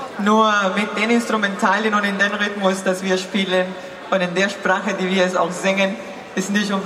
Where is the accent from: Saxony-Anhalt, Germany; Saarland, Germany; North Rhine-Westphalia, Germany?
Saarland, Germany; Saarbrücken; Wir kommen aus Saarbrücken.